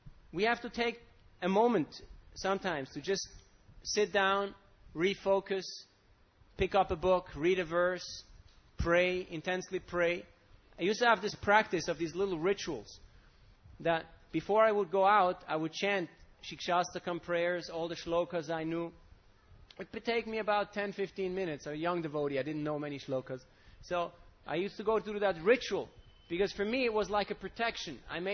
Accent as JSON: {"language": "English", "country": "Switzerland", "second_language": "English", "said": "I'm from Switzerland, you know. I used to ski and I was a hockey player playing ice hockey."}